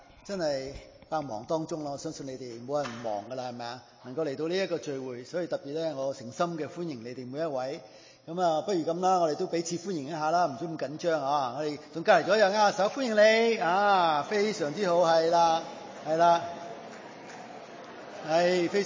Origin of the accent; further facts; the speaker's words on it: Canada; 不过呢可能我们加拿大人呢就即不是感觉到那么恐慌